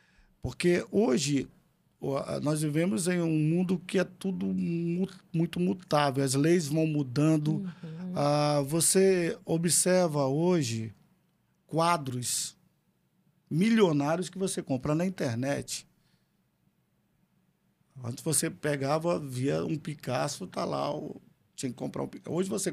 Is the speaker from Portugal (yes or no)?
no; Amazonas, Brazil; somos caboclos, sim. Somos indígenas, sim. Sou amazonense, sou daqui.